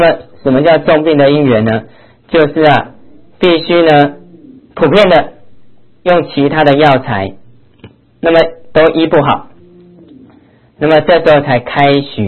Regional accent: China; 在我们中国来讲啊

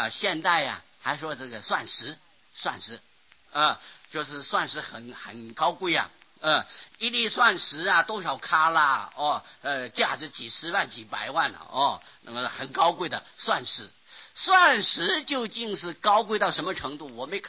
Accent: China; 金大家都知道的就是黄金啊，银是白银呐、我们中国人从前都是用银呐、用白银啊。

